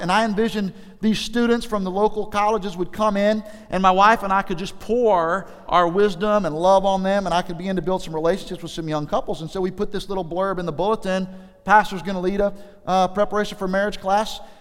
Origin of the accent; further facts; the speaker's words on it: Alabama, United States; I've had to learn this because I grew up in the Bible Belt, okay? You can tell by the way that I talk, I am most comfortable in the Bible Belt. Okay, all of my people are from L.A., Lower Alabama.